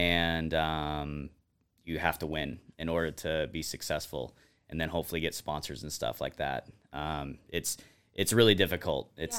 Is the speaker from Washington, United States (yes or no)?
yes; Seattle, Washington, United States; now in Boise, United States; I'm from Seattle, Washington.